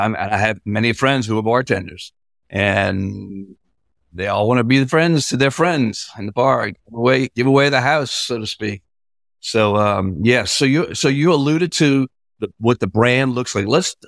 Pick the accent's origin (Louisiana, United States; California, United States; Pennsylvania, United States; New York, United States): Louisiana, United States; New Orleans; It fit in great in New Orleans itself. I mean, yeah. My hometown.